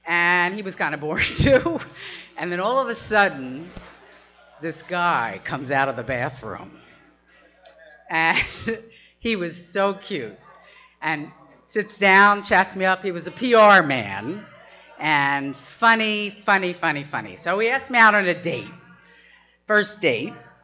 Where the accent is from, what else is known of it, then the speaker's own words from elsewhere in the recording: Philadelphia, Pennsylvania, United States; born there; moved away as an adult; now in New York, United States; I was born in Philly, Philly girl, and I moved to New York to, I guess, seek my fame and fortune.